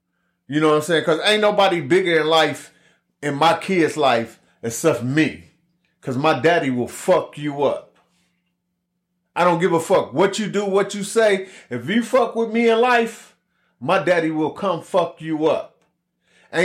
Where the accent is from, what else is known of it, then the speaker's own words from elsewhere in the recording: Greenwood, Mississippi, United States; I'm from Greenwood, Mississippi, the county of LaFleur.